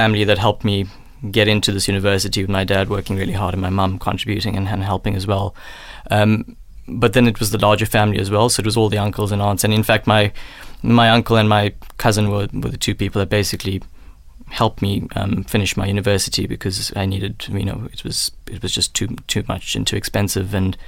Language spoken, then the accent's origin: English; India; But because I'm Indian, we have very large families.